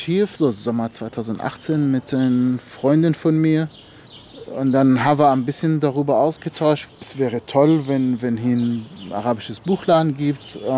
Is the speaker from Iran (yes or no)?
no; Ramallah, West Bank, Palestine; also born or lived in Jerusalem; now in Germany; Ich bin in Jerusalem geboren und in Ramallah aufgewachsen, in Palästina.